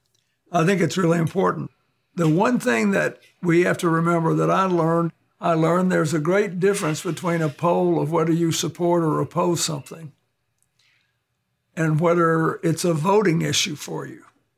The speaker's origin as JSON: {"language": "English", "region": "Arkansas", "country": "United States", "tie": "born or raised there", "said": "it was one of a whole series that occurred all the way from Oregon to my home state of Arkansas."}